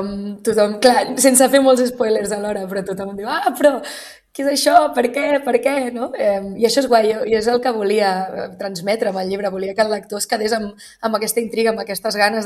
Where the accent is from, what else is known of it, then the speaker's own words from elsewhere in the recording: Barcelona, Catalonia, Spain; born there; jo no soc de persona de poble, jo soc nascuda a Barcelona, però sí que és veritat que he passat molts estius en un poble